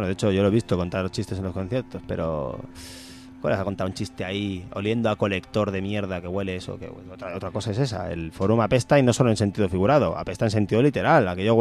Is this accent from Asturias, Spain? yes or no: no; Catalonia, Spain; El catalán es un tipo de persona.